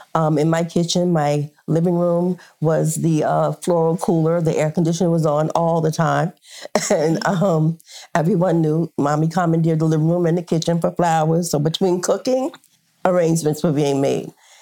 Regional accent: Long Island, New York, United States; a little girl, and growing up in Long Island. And we lived in a beautiful community

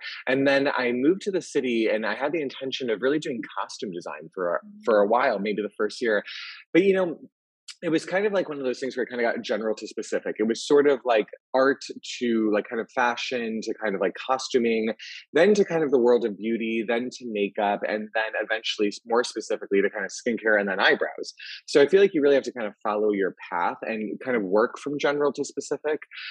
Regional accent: Connecticut, United States; moved away as an adult; now in New York, United States; I've lived in New York for 15 years. I moved here when I was 20 from Connecticut.

